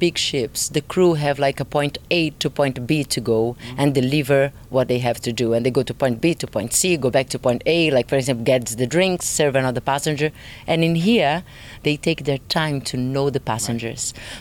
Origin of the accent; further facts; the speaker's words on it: Brazil; now in England; I am originally from Brazil, yes. I do live in England as well, but I am definitely Brazilian.